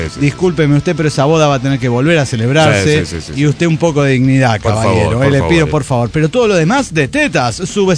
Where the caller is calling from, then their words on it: Mendoza, Argentina; de Mendoza, Argentina.